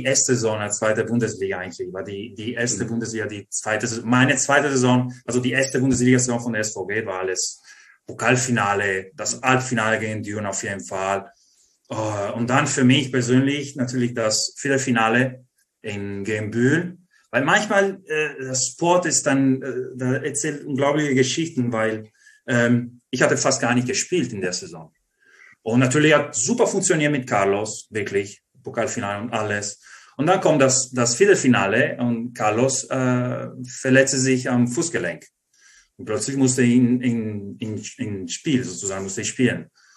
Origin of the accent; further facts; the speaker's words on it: Italy; German is a second language; wo ich als Italiener und Ausländer